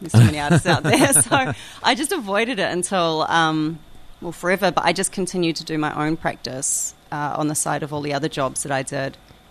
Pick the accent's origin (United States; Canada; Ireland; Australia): Australia; Western Australia; that's kind of opened up to more boganistic themes, which is kind of my interest growing up on the West Coast